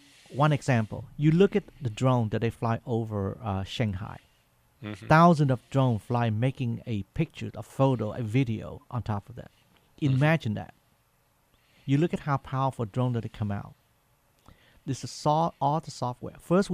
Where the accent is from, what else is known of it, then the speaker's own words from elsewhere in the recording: Vietnam; I'm from Vietnam.